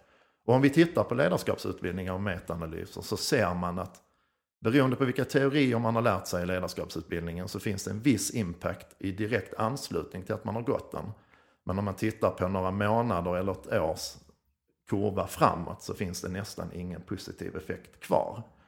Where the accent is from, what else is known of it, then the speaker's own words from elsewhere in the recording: Skåne, Sweden; accent: Skånska; jag pratar ju skånska.